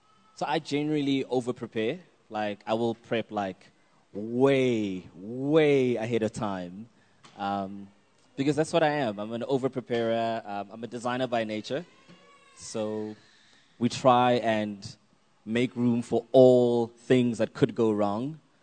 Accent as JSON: {"language": "English", "town": "Brakpan", "region": "Gauteng", "country": "South Africa", "said": "I'm from Brakpan, so we definitely will be braaiing, because that's what we do in Brakpan."}